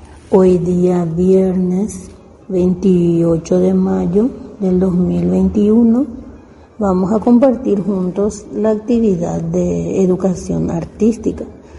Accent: Paraguay; un tema súper importante que como paraguayos debemos conocer. Vamos a recordar un poquito que nuestra patria se independizó entre la noche del 14 de mayo y la madrugada del 15 de mayo de 1811

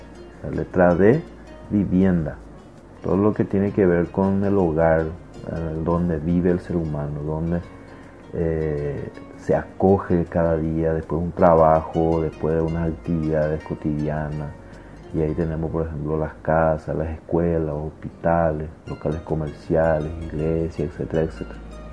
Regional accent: Paraguay

